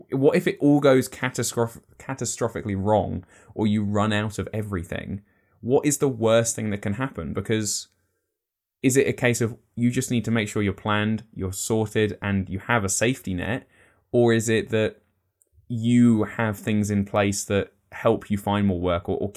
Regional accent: United Kingdom; well, I'm British. We're all pessimistic.

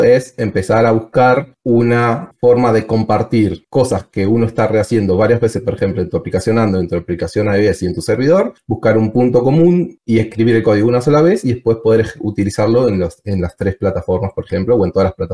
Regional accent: Argentina; moved away as an adult; now in Barcelona, Spain; Yo soy originalmente de Argentina, pero ya hace 2 años que estoy viviendo en España, precisamente, puntualmente en Barcelona.

